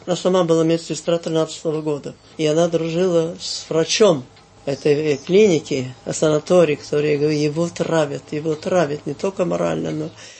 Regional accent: Kharkiv, Kharkiv Oblast, Ukraine; born there; В Харькове.

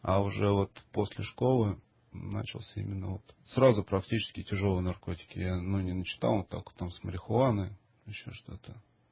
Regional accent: Moscow, Russia; Я сам из Москвы, в первом поколении москвич. Родители тоже приехали, кто откуда. Вот, а я москвич.

